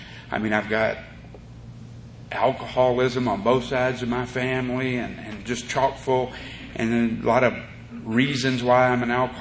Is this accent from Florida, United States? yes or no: yes; South Miami, Florida, United States; all my cousins and older brothers and sister and neighbors, we grew up in South Miami, kind of an ethnically diverse neighborhood.